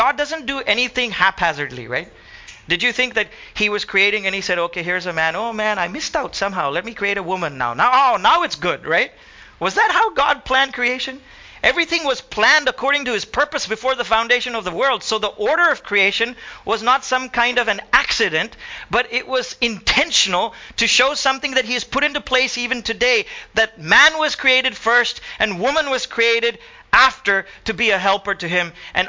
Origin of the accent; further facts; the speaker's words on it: Goa, India; We love being Goan, we love being Indian.